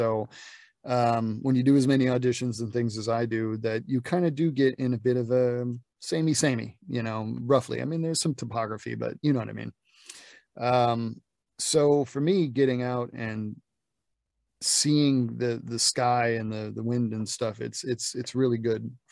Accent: Nashville, Tennessee, United States; because I'm from Nashville, so there's a lot of religion there, you know.

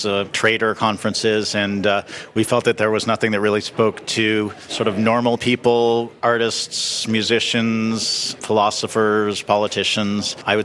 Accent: Toronto, Ontario, Canada; We're both from Toronto. I was back home visiting my family.

